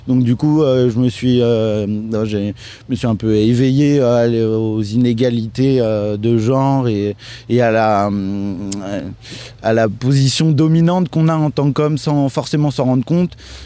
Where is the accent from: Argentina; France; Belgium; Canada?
France; Paris, Île-de-France; parce que je suis parisien